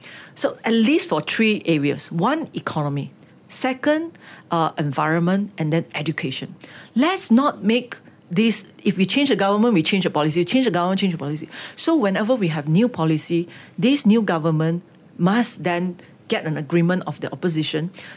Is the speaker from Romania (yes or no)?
no; Malaysia; as a Malaysian